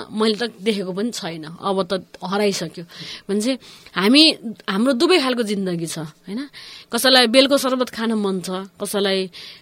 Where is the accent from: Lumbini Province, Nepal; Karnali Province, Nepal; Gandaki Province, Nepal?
Lumbini Province, Nepal; Tanchen; born there; मेरो जन्मस्थान चाहिँ तान्छेन हो, म तान्छेनमा जन्मे, तान्छेन पाल्पामा